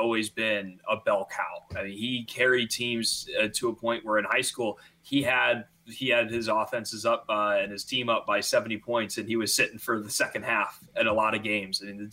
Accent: Rockford, Illinois, United States; Yeah, so I grew up in Rockford, Illinois.

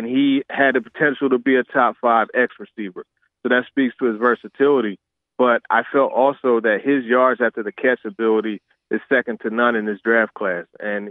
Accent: Philadelphia, Pennsylvania, United States; now in Nashville, United States; I'm originally from Philly, you know, so it's a little bit different here than up there, but, you know, make it work.

